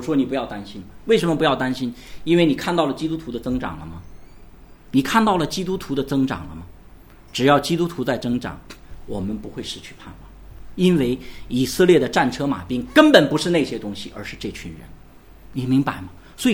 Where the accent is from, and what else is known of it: China